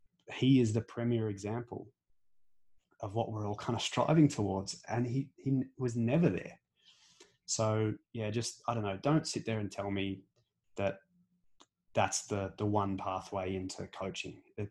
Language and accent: English; Canberra, Australian Capital Territory, Australia; I'm from Canberra originally. And so I grew up with rugby league.